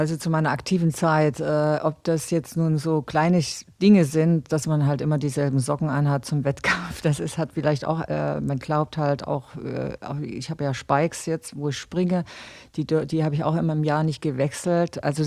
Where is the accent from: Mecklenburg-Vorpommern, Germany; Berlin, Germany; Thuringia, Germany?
Thuringia, Germany; Gera; Also Gera, muss man sagen, ist meine Heimatstadt. Da bin ich groß geworden